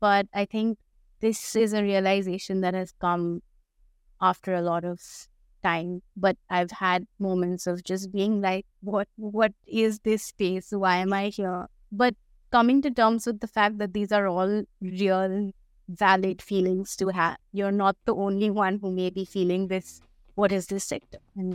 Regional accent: Kolkata, West Bengal, India; moved away as an adult; So I am from Calcutta. I grew up there. I did all my schooling there. And then I got an opportunity to go study in the US for my undergrad. So I went there, I went to Ohio Wesleyan University.

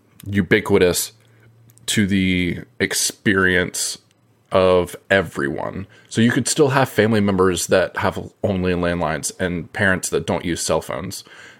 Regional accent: Charlotte, North Carolina, United States; It is essentially a fictionalized version of my hometown, Charlotte, North Carolina.

